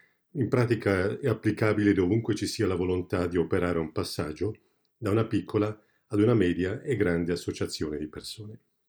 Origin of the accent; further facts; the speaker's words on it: Switzerland; Sono italiano, ma da figlio di migranti sono cresciuto in Svizzera.